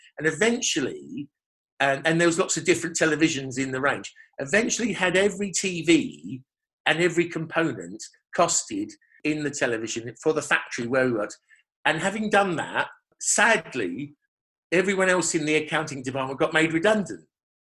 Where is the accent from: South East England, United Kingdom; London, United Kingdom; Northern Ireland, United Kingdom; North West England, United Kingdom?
London, United Kingdom; if you grew up in Southwest London and you were around in the 60s in Clapham and Battersea, Wandsworth, every street was your playground